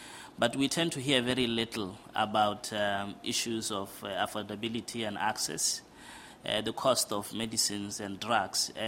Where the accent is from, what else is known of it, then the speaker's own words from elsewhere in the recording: Botswana; from Botswana, and it's good to hear the presentations from the podium.